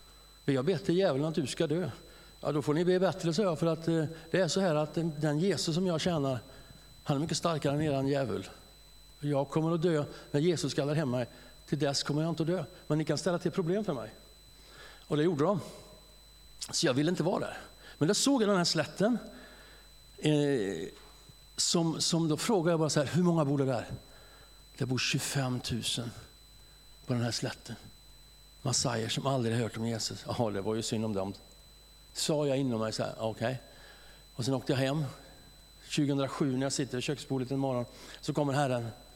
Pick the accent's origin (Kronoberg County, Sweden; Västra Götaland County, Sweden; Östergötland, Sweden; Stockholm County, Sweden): Västra Götaland County, Sweden; Skövde; born there; jag föddes i Skövde.